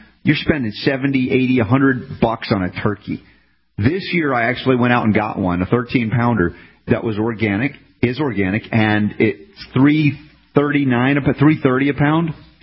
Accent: United States; That was me growing up in America.

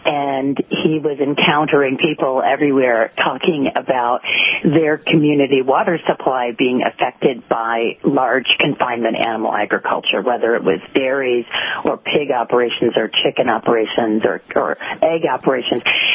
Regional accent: Kalamazoo, Michigan, United States; I'm from Kalamazoo, Michigan, and, you know, there's a huge amount of excellent farmland in Michigan

